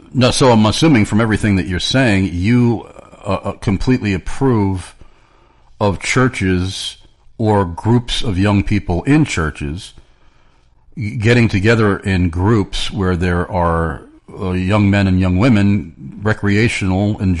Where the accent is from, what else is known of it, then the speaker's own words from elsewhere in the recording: New York, United States; I'm from New York. I didn't even know people were doing that.